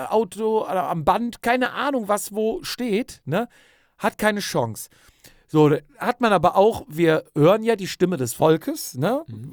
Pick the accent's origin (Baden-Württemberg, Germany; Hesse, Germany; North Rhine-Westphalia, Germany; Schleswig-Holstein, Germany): North Rhine-Westphalia, Germany; Cologne; Ja, wir kommen aus Köln.